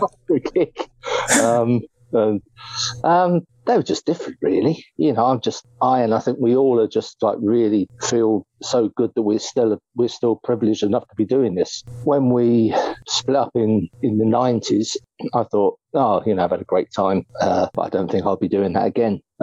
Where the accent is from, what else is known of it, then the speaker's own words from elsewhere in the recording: London, United Kingdom; because that was my kind of home gig, you know, being a Londoner.